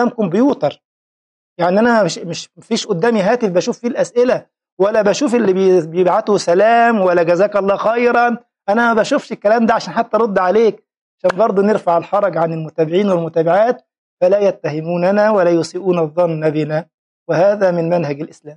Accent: Egypt; يعني ما أقولش أن أنا مصري، لا، مصر انتماء لوطني وبلدي نعم

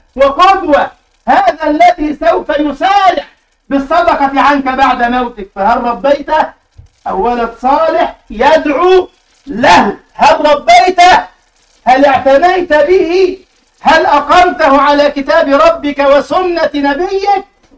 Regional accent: Egypt; عندنا في مصر مبرد الماء يعني ثلاجة صغيرة للماء

